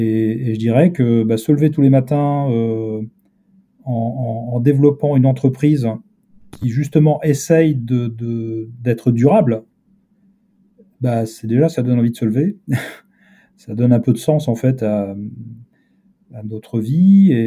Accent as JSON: {"language": "French", "region": "Brittany", "country": "France", "said": "On est breton, on regarde en face, on voit rapidement New York comme zone de chalandise"}